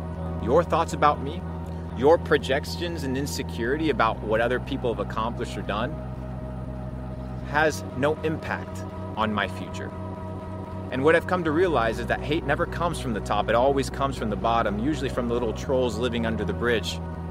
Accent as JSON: {"language": "English", "country": "Argentina", "moved": "yes", "said": "I come from the trenches. I come from Argentina. $200 in a motherfucking suitcase."}